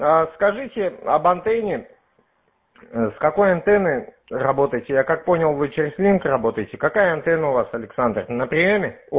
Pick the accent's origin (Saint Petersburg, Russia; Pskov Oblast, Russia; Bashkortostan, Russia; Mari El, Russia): Bashkortostan, Russia; Ufa; Сам родом из Уфы, здесь нахожусь в командировке в Выборге.